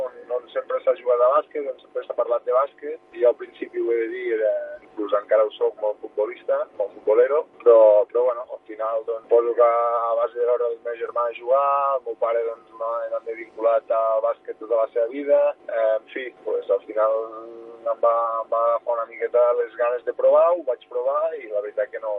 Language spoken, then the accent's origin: Catalan; Catalonia, Spain; primer de tot perquè soc català